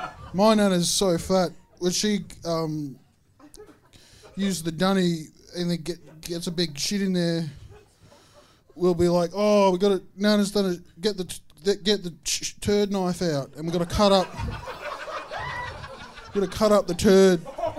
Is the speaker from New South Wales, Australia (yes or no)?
no; Warwick, Queensland, Australia; I'm from up Queensland. I'm from Warwick. People out there think that we're all like backwards bogans and that.